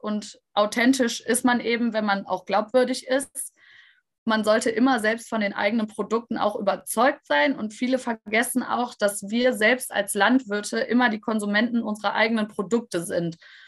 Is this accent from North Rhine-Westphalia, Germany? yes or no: yes; North Rhine-Westphalia, Germany; Also wir kommen ja aus dem Bergischen Land, wir sind eine Grünlandregion